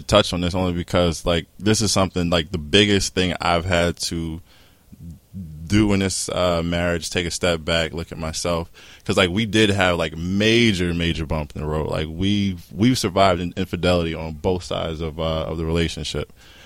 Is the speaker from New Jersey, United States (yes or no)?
yes; Trenton, New Jersey, United States; Like I'm from Trenton. Nobody I saw in my neighborhood like had marriages.